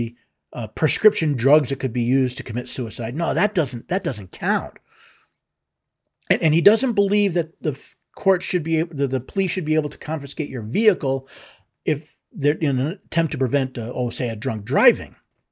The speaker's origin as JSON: {"language": "English", "region": "Tennessee", "country": "United States", "said": "even my home state, Tennessee."}